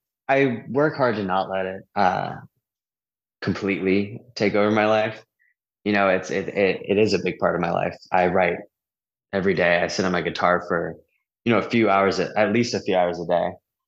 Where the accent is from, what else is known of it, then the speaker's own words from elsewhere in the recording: New Hampshire, United States; It was this venue in my home state, New Hampshire.